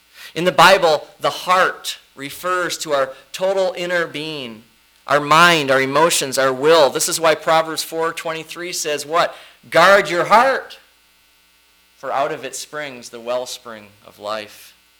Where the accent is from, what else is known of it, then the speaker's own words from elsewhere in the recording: Toledo, Ohio, United States; the church we grew up in back in Toledo.